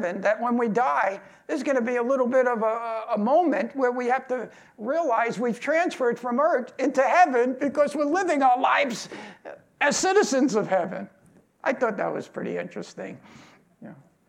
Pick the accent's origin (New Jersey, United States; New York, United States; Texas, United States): New York, United States; Brooklyn; also born or lived in Long Island; You know, I was brought up in Brooklyn and moved to Long Island, and between Long Island and Brooklyn was the Bell Parkway.